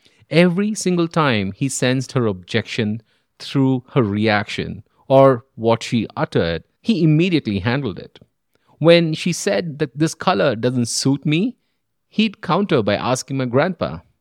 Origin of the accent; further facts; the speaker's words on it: India; growing up in India was fun.